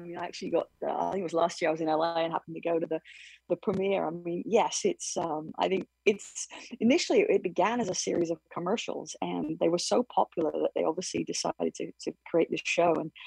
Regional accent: England, United Kingdom; And obviously growing up in England, it was, you know, it's everywhere.

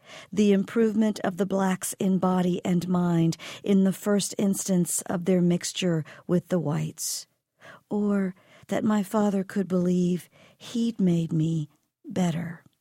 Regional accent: Mississippi, United States; particularly my home state, Mississippi. You know, my relationship with the South is the I think the only kind one can really have if you're a thoughtful person, and that is a love-hate relationship. There's plenty to hate about my South, but it's also my native land

